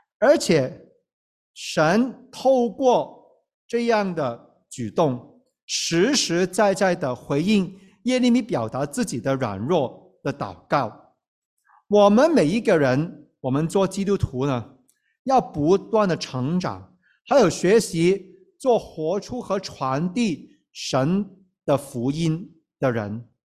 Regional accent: China; now in Canada; 我们从中国来到加拿大的时候，我们很多人从中国来到加拿大，英语不是一下飞机就能够说得很流利的

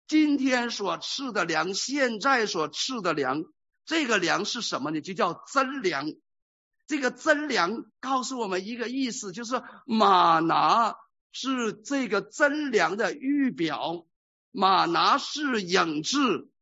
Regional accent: China; 我们是从大陆背景来的，我们对主义这个词不陌生

